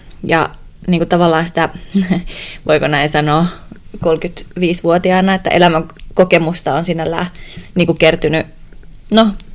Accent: Jyväskylä, Central Finland, Finland; born there; mä asun meidän synnyin paikkakunnalla Jyväskylässä.

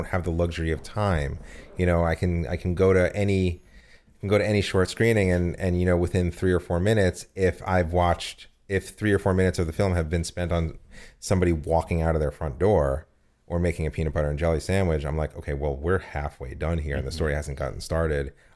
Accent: New York, United States; also born or lived in New Jersey; No, I'm from New York and New Jersey. I did undergrad theater at Rutgers.

